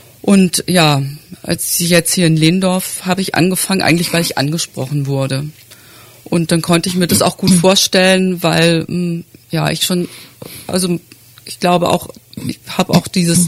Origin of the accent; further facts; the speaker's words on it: Southern Germany, Germany; damals in meiner Kirchengemeinde, wo ich aufgewachsen bin, in Süddeutschland.